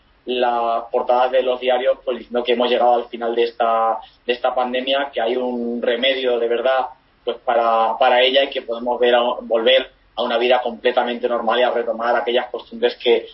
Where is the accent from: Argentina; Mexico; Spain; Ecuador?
Spain; Cáceres, Extremadura; moved away as an adult; pues dejar mi tierra, dejar Cáceres